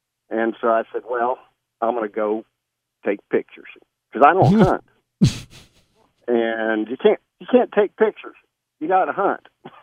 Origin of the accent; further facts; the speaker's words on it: Houston, Texas, United States; And I'm originally from Houston, and I was at the Houston Livestock Show and Rodeo at a party